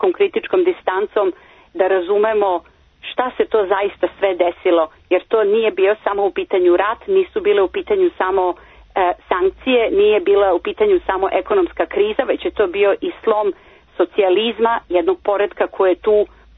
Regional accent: Serbia; prevesti na srpski jezik, to je moj maternji jezik

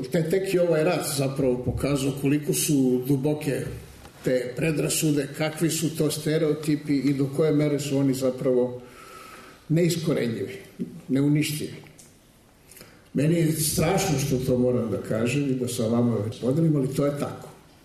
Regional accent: Belgrade, Serbia; I onda vas pitaju odakle ste. Ja kažem, iz Jugoslavije. Odakle iz Jugoslavije?

